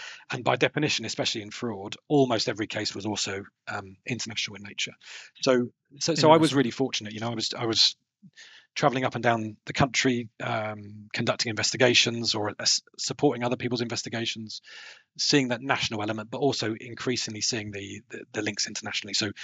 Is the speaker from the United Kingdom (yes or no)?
yes; United Kingdom; So I'm here. I'm British, and I'm British seconded official.